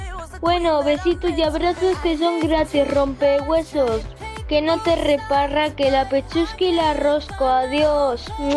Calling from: Vinaròs, Valencian Community, Spain; de Vinaro.

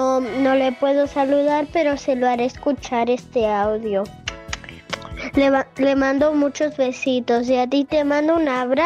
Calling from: Lloret de Mar, Catalonia, Spain; de Lloret de Mar.

